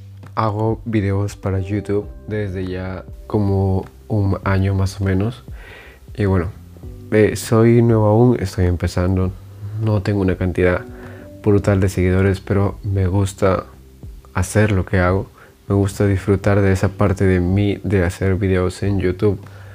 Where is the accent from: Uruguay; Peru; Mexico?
Peru; soy peruano, tengo 18 años aún